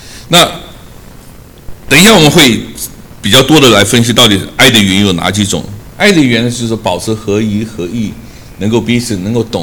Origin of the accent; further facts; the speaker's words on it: Taiwan; 我记得小时候在台湾有一首流行歌叫做